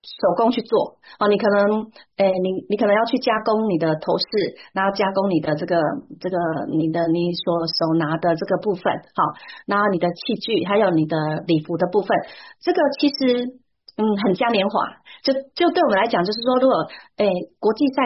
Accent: Taiwan; 我觉得台湾就是我们中国人吧，

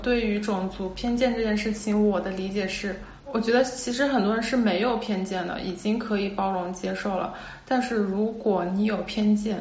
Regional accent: China; moved away; 我也是觉得自己身为一个中国人在国外生活之后，我才开始真的正视这个问题。

